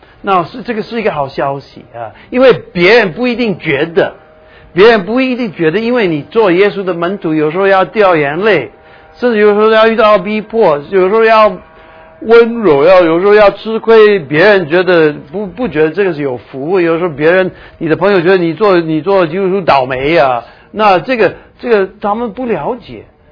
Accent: Taiwan; accent: Taiwanese Mandarin; 了解啊？这是我们台湾国语啊，乱高兴。

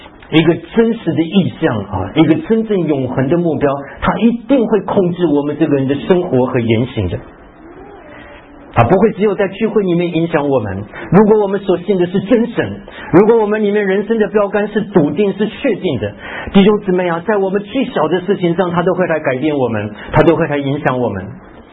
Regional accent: Taiwan; moved away as an adult; 很多话是我们台湾国语叫做有听没有懂，听了好像没有听懂。这个可是我到美国去的时候

